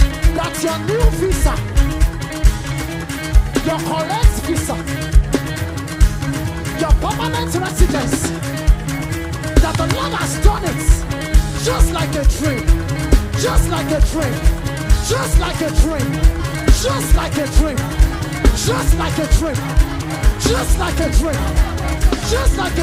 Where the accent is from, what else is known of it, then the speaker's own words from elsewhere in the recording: South West, Nigeria; I come from the West African part of western part of Nigeria, the Yoruba speaking people.